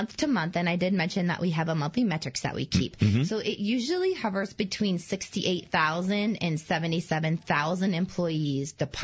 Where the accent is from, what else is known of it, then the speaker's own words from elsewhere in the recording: Maine, United States; Plenty of times, I'm from Maine, and I know the state and county offices at USDA in Maine often have ice storms